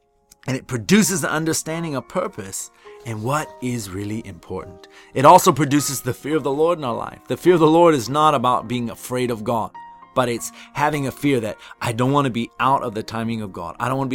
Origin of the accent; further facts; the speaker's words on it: United States; you know, and I'm an American, and in America, one of the top sports that we play is baseball.